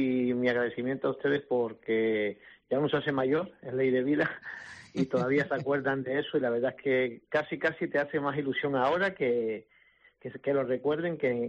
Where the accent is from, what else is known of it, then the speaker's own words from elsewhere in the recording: Cardones, Canary Islands, Spain; now in León, Spain; Gran Canario, nacido en Cardones, que no se enfaden los de mi pueblo.